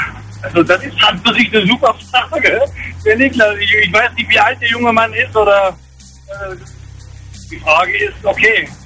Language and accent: German; Wuppertal, North Rhine-Westphalia, Germany; Ich komme aus Wuppertal.